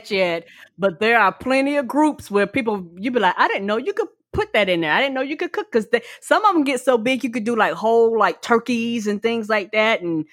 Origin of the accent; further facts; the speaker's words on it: the South, United States; But I'm from the South, so down here, gravy makes everything better